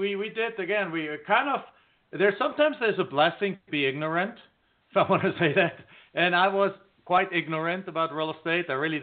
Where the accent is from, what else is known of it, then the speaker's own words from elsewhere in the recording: Germany; moved away as an adult; now in United States; I'm originally from Germany, as you also already mentioned. I came to the United States in 1997, really pretty much just to finish my college degree and go back home.